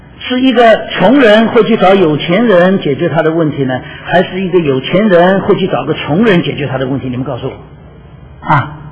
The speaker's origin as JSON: {"language": "Chinese", "country": "China", "said": "就是用今天我们中国人话来讲"}